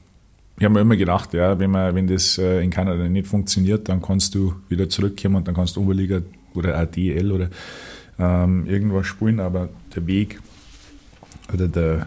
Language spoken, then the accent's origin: German; Germany; Dann sage ich, nein, ich bin Deutscher. Und dann, wenn sie mir ein bisschen reden hören, dann kriegen sie es schon wieder. Dann hören sie den Akzent schon raus.